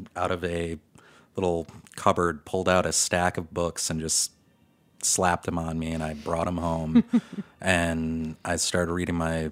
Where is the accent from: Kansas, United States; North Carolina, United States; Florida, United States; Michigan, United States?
Michigan, United States; Detroit; And I was in Chicago. I'm originally from Detroit, and I really wanted to go to grad school